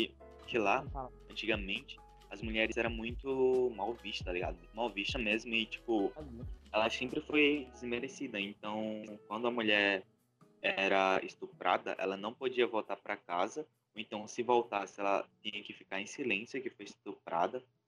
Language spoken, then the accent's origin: Portuguese; Northeast Region, Brazil; tô ligado que a gente é cabeçudo, que a gente é do Nordeste. Todo nordestino é cabeçudo.